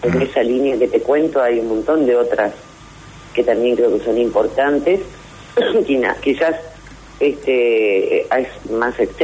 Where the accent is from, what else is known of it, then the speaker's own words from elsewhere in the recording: Argentina; somos los argentinos